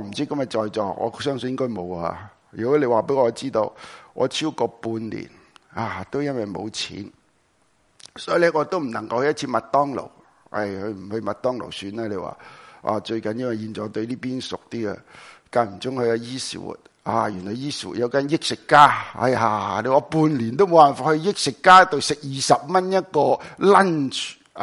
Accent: China; 所以我哋中国人都讲啊，

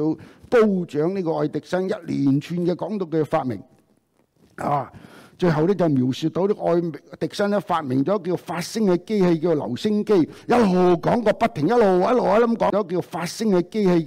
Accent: Hong Kong; Chinese is a second language; moved away; 牧师你是不是香港来的？我说你怎知道的？那句回应当然是这样说的，我听你讲嘢就知道了。即是说你有口音

